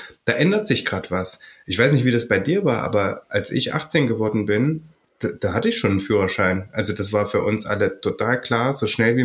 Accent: East Germany, Germany; ich bin in Ostdeutschland groß geworden.

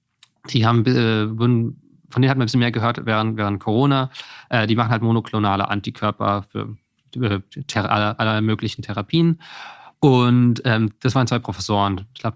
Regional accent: Würzburg, Bavaria, Germany; also born or lived in Canada; Habe dann in Deutschland gewohnt, gelebt, in Würzburg bin ich groß geworden, das ist so eine Universitätsstadt.

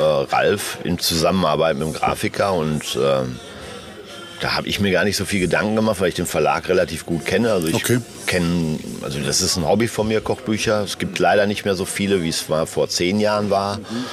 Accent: North Rhine-Westphalia, Germany; Das ist meine Heimat und dann guckt man sowas auch, obwohl heute spielt das keine Rolle mehr, ob das NRW ist

